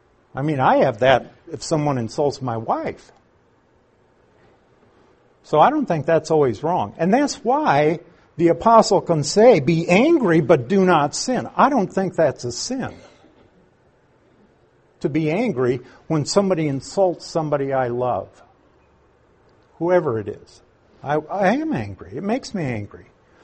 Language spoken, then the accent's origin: English; Nebraska, United States; I'm from Nebraska. We used to go down to western Nebraska on our way to Colorado, and there were some rest stops along the interstate.